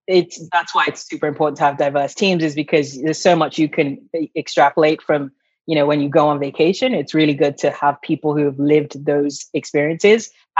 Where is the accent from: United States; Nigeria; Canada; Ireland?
Nigeria; I'm Nigerian. What I know from being a Nigerian and having learnt via cultural osmosis is just not learnable from a book or internet or school.